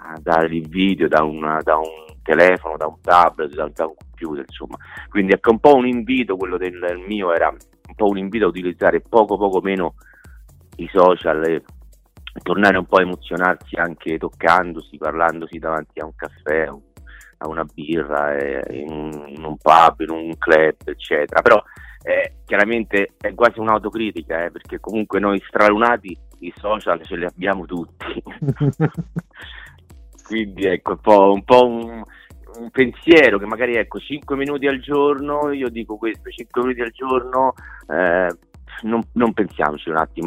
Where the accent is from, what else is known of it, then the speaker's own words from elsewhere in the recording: Lazio, Italy; perché noi siamo della provincia di Viterbo, veniamo dalla Tuscia